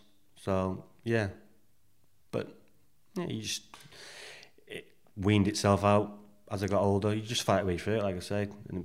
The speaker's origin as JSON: {"language": "English", "town": "Salford", "region": "North West England", "country": "United Kingdom", "tie": "born or raised there", "also_born_or_lived": "Cardiff", "said": "I was born in Cardiff, 1977, and then 1980 we moved to Salford."}